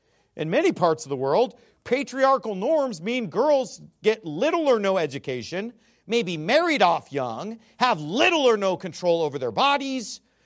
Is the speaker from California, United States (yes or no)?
yes; California, United States; because I'm from Northern California. I've been to those places, and so it's something that I kind of grew up with.